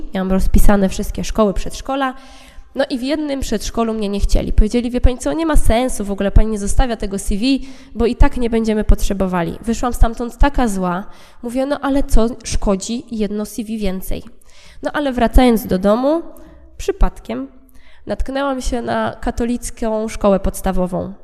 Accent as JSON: {"language": "Polish", "town": "Kołobrzeg", "region": "West Pomeranian Voivodeship", "country": "Poland", "lives_now": "Gdańsk, Poland", "said": "Pochodzę z Kołobrzegu, więc nie wiedziałam, czy wrócić do rodzinnego miasta, zostać w Gdańsku."}